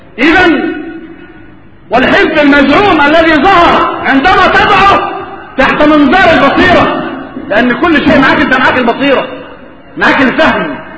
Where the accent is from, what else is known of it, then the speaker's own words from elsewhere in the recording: Egypt; وفي بلادنا مصر